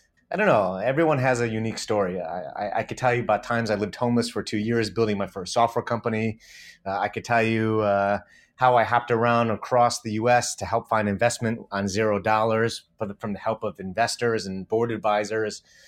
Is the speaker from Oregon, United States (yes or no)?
no; Beachwood, Ohio, United States; Oh, that's so funny. I'm from Beachwood.